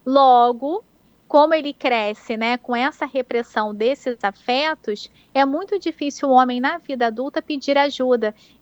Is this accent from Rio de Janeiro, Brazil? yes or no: yes; Rio de Janeiro, Brazil; Isso, sou do Rio de Janeiro.